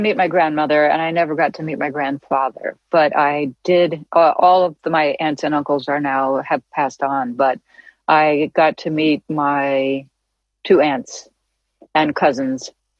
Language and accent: English; Santa Monica, California, United States; born there; I was born in Santa Monica, California. I have very few memories of that first part of my life.